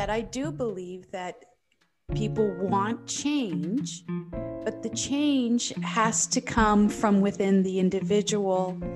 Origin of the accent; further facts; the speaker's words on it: New Orleans, Louisiana, United States; I come from New Orleans, so I don't believe we live in a soup.